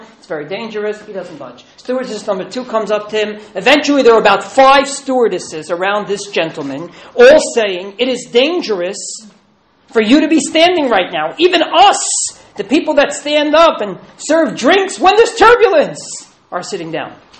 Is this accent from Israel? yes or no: yes; Efrat, Judea and Samaria, Israel; I come to you from Efrat, Israel.